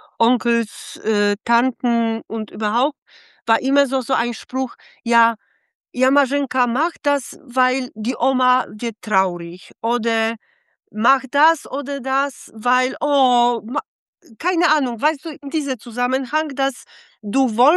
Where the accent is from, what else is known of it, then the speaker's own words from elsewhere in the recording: Poland; also ich bin in Polen aufgewachsen